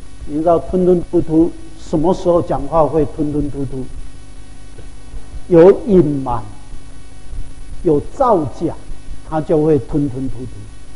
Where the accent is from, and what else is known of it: Taiwan